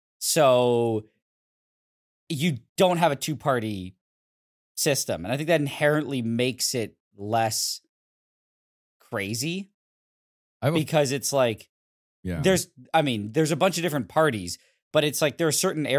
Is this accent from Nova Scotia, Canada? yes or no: no; Quebec, Canada; Maybe it's a symptom of growing up in Quebec because I was literally never taught a lot of stuff, like basic stuff about Canada.